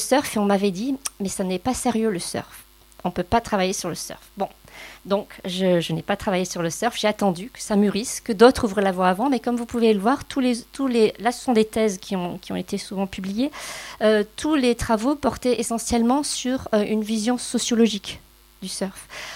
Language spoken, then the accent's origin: French; Bordeaux, Nouvelle-Aquitaine, France; now in Strasbourg, France; je suis originaire de Bordeaux, où j'ai appris à surfer en Handaï quand j'étais toute jeune.